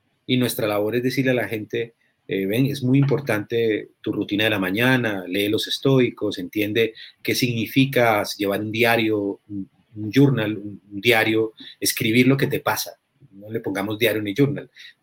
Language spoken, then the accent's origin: Spanish; Colombia; also born or lived in Spain / Mexico; yo, como muchos colombianos, tuvieron una educación afectiva y amorosa, tal vez, no todos, pero yo he vivido en España, he vivido en México